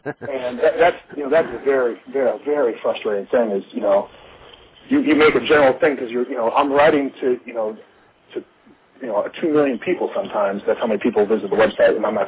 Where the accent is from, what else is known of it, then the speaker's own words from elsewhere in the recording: Illinois, United States; I grew up just outside of Chicago